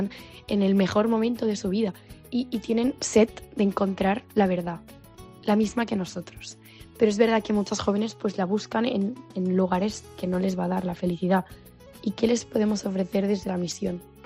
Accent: Barcelona, Catalonia, Spain; tengo 19 años y vengo de Barcelona.

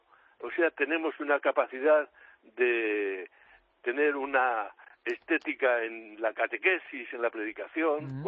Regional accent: Aibar, Navarre, Spain; desde niño en mi pueblo de Aibar, Navarra, estudié música desde pequeño

